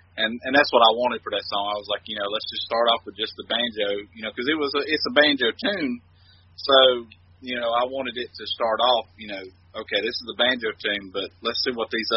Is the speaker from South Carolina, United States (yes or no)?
yes; Spartanburg, South Carolina, United States; I come from Spartanburg, South Carolina, where, you know, you play with just the guys you know.